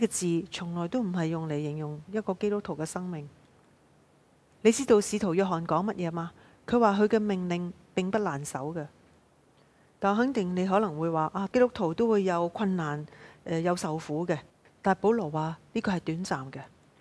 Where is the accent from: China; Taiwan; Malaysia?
Malaysia; 当我是被邀请在今次的营会里面去讲道的时候，当时我是在我的家乡马来西亚去过农历新年。